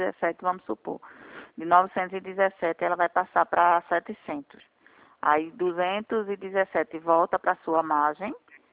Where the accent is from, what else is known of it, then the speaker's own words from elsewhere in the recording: Recife, Pernambuco, Brazil; Sou do Recife também.